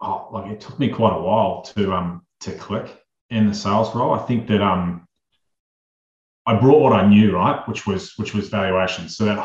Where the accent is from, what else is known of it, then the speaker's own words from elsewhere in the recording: New Zealand; moved away as an adult; now in Australia; I am a Kiwi, but I've been living here since 2004.